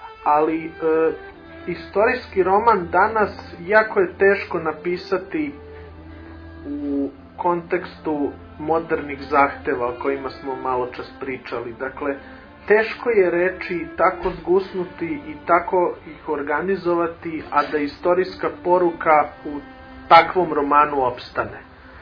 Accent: Belgrade, Serbia; born there; rođen sam u Beogradu, pa koliko od rodbine, koliko od oca učim taj jezik. Ali primetio sam kada odem kod rodbine u Trebinje, vrlo brzo se prebacim na govor

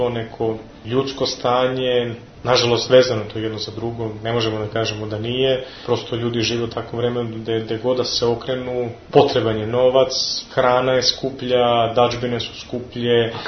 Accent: Belgrade, Serbia; Ja sam beogradsko dete beogradskog asfalta, rođen sam 81. godine, otac mi je inače iz Srema … je poznat u vojvođansko prezime

